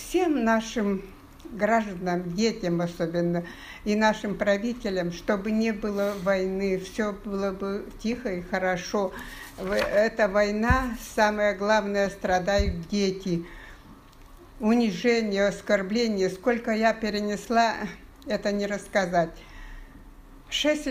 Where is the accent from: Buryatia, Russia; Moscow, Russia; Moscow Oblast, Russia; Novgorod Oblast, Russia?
Novgorod Oblast, Russia; Menyushi; born there; Я родилась в Новгородской области, в селе Менюши. Большое, красивое село, но его теперь уже почти его нет.